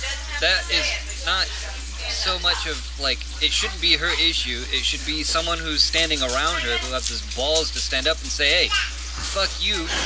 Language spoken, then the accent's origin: English; Michigan, United States; From Michigan.